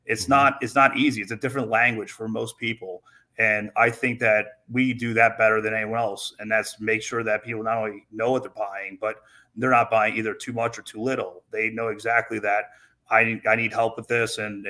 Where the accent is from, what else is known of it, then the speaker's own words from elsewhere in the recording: Ohio, United States; moved away; I grew up originally in Ohio, and I moved out here, a while ago, with my, now wife.